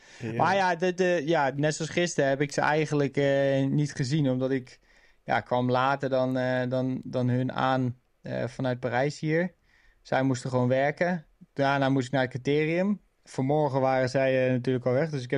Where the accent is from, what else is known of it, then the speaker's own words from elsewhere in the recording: South Holland, Netherlands; born there; Wateringen is natuurlijk vlakbij waar ik ben geboren.